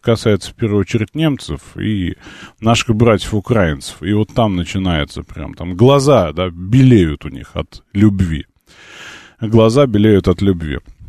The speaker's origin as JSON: {"language": "Russian", "region": "Moscow", "country": "Russia", "said": "я из России, из Москвы"}